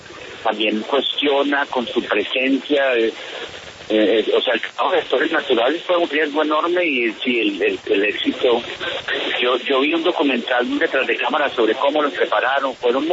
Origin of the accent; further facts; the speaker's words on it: Colombia; Uno se sumerge en la película, siendo colombiano mismo uno